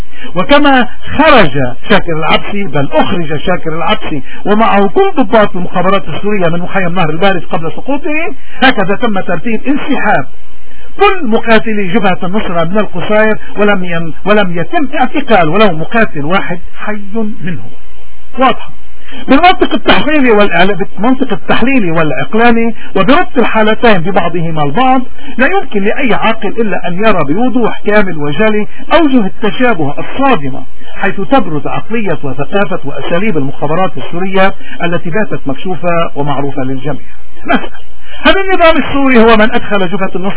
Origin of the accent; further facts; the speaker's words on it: Lebanon; هودي نحن كلبنانيين مفروض نكشفهم، مفروض نرزلهم، مفروض نسمي الاشياء باسمائها وما نسير حدا منهم.